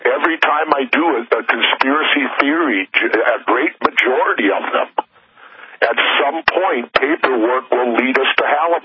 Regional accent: Minneapolis, Minnesota, United States; The way it worked when I grew up in South Minneapolis is if you're paying out the money, that makes you the boss.

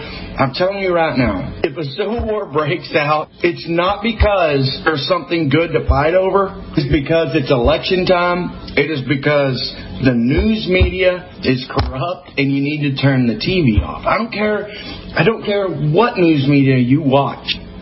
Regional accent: Texas, United States; Hell, I'm from Texas. I'm in the middle no matter what usually

